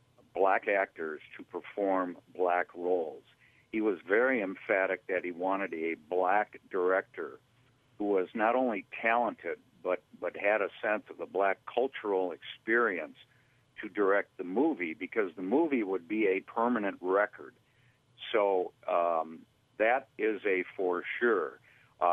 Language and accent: English; Minneapolis, Minnesota, United States; I grew up in South Minneapolis, but my neighborhood was white, and I moved to the North Shore in the early 90s, and it's essentially white where we live.